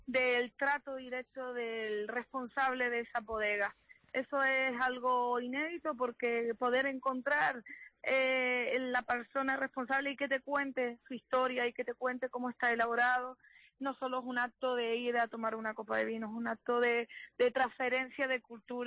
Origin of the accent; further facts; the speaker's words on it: Canary Islands, Spain; todos somos canarios